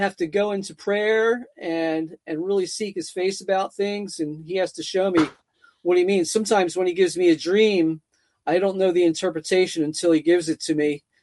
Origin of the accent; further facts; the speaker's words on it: Philadelphia, Pennsylvania, United States; life led me, you know, I'm from Philadelphia and I was out in California, and … life led me to homelessness.